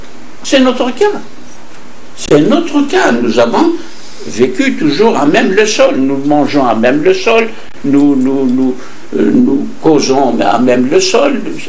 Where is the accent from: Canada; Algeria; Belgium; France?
Algeria; Kabylie; first language Kabyle; French is a second language; je suis algérien, je suis né en Kabylie. J'ai grandi, comme vous le savez, dans une culture orale, pas d'écrit du tout. Toute ma famille ne parle que le Kabyle.